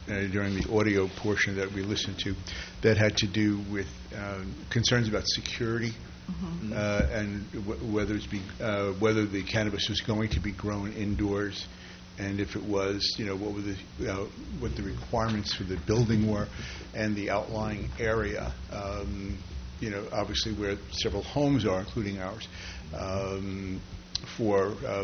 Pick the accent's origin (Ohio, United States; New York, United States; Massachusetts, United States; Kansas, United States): New York, United States; And I mean, I grew up in New York, and we had a lot more people on my street than we have on Nerco Road.